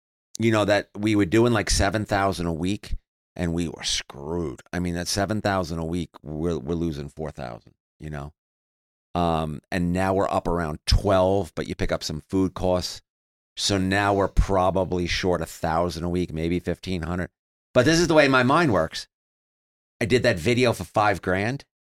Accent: New York, United States; Well, I grew up in New York.

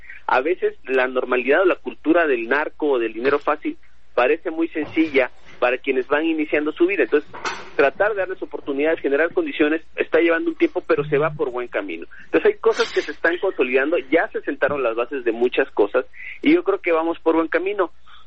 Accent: Minatitlán, Veracruz, Mexico; Yo soy de Minatitlán, Veracruz.

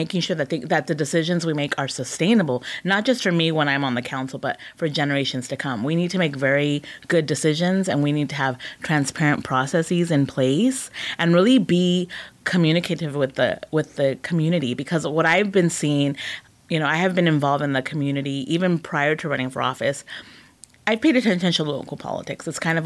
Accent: Escondido, California, United States; also born or lived in Orange County; So I was born in Orange County, but I've been in Escondido since I was 4 years old. So I consider this my hometown because it's pretty much most of my life.

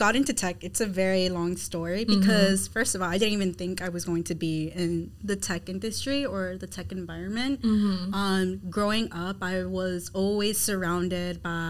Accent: Miami, Florida, United States; So I was raised and born in Miami, Florida, but my family, they're all from Honduras.

